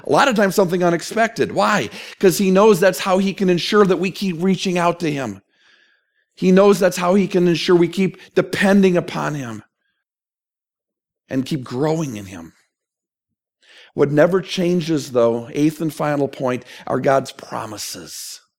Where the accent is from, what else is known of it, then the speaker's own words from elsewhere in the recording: New Jersey, United States; now in Kansas, United States; Shortly after I moved here, I realized that the love language that I learned growing up in New Jersey, sarcasm, didn't translate as well in Kansas. You know, the tongue that we speak in New Jersey is sarcasm